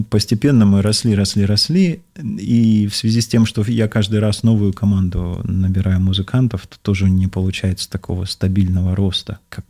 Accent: Barnaul, Altai Krai, Russia; Мы сами из Сибири, из города Барнаула.

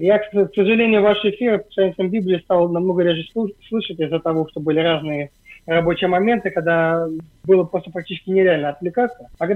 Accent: Volgograd, Volgograd Oblast, Russia; now in Moscow, Russia; Сам я, конечно, родом с Волгограда, живу в Москве.

